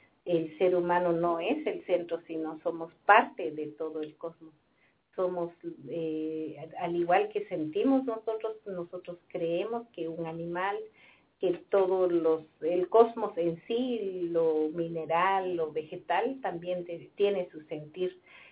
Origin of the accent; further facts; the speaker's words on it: Guatemala; aunque tengamos mucha voluntad los guatemaltecos